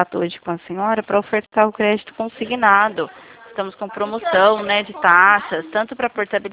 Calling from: Limeira, São Paulo, Brazil; Eu falo de Limeira, São Paulo.

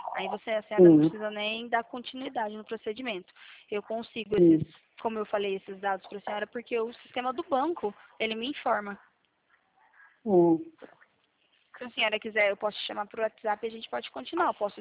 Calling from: Valinhos, São Paulo, Brazil; Eu tô falando de Valinhos, estado de São Paulo. É, do lado de Piracicaba, aqui pertinho, falo de Valinhos.

